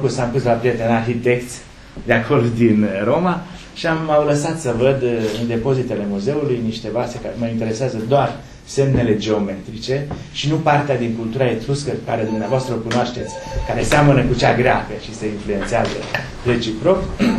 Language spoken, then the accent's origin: Romanian; Maramureș County, Romania; dacă nu eram din Maramureș, pentru că noi suntem aproape, foarte aproape de simboluri și de semnele geometrice